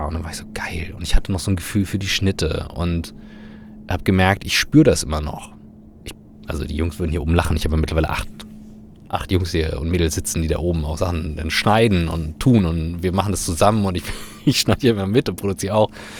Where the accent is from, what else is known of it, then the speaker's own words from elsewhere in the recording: Kiel, Schleswig-Holstein, Germany; ich bin in Kiel groß geworden.